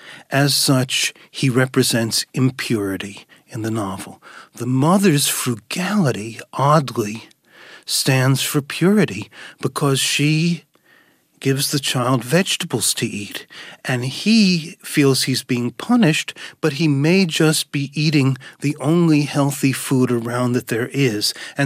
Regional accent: United States; this is a country where food means something different from what it's meant to us growing up in America.

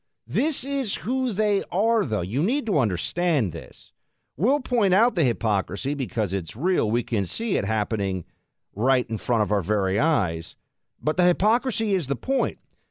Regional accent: New York City, New York, United States; I grew up here in New York, and I just always knew that I was never going to go to this thing.

